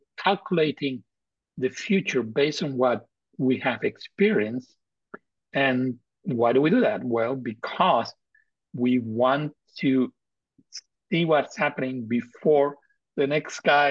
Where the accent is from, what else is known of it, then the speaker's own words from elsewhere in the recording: Madrid, Community of Madrid, Spain; And I'm actually Spanish. I come from Madrid. Cajal was my hero growing up.